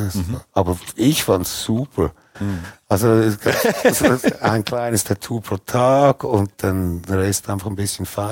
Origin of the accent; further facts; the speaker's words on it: Switzerland; Bei uns in der Schweiz